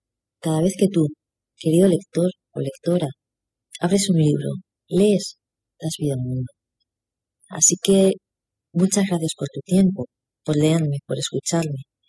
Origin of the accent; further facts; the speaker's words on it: Madrid, Community of Madrid, Spain; Nací en Madrid en el año 77 y crecí completamente rodeada de libros.